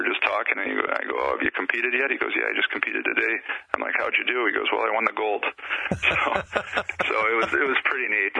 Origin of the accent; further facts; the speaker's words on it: Minnesota, United States; Growing up in Minnesota from where I was born to all the way through college hockey, I think the furthest rink I really went to was about 15 miles from my house.